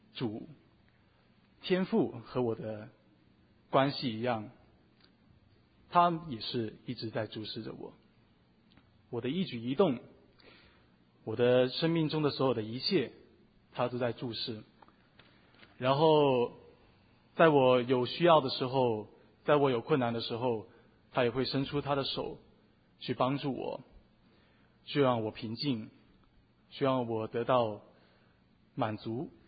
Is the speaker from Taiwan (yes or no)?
no; Guangdong, China; born there; 我出生在中国广东然后的一个家庭。